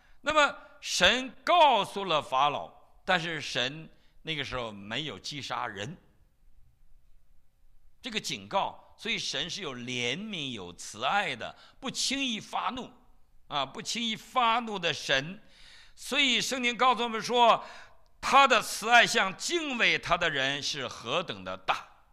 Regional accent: China; 所以我们中国人常常不承认自己有罪。

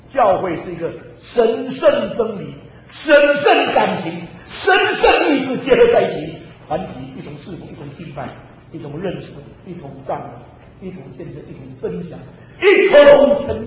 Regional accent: Xiamen, Fujian, China; moved away; 我2年前离开厦门50年，我是厦门生的，所以厦门是我的家乡。

